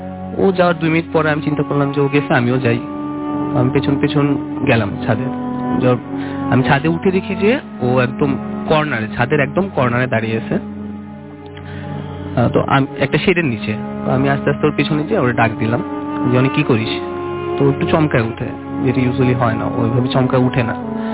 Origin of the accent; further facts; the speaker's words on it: Dhaka, Dhaka Division, Bangladesh; আমি ঢাকা পল্টন থেকে এসেছি।